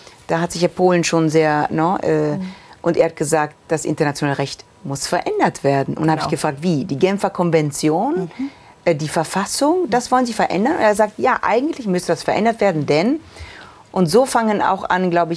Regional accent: Italy; weil es für uns wichtig ist, in Italien, als Italiener über das Thema Migration gefragt

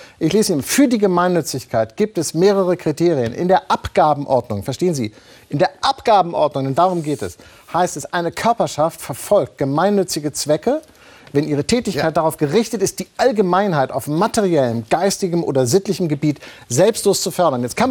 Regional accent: Hamburg, Germany; Ich komme aus Hamburg, verstehen Sie?

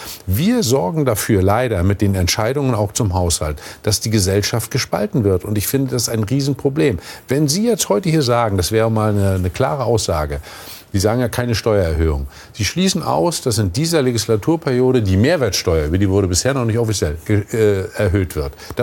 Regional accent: Mecklenburg-Vorpommern, Germany; Und ich komme aus Vorpommern, aus einer vergleichsweise ärmeren Gegend.

